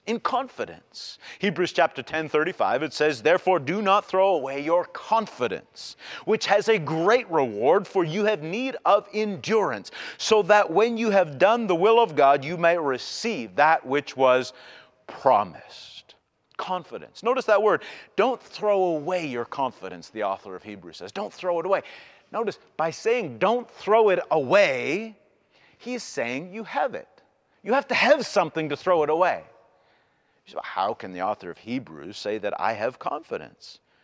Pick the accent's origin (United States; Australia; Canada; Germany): Canada; I'm still Canadian, I'm still a Canadian. Still have rights. Still can go back.